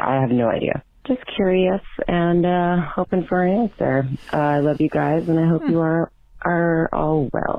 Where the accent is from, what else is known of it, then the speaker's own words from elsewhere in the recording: Boston, Massachusetts, United States; I'm 32 from Boston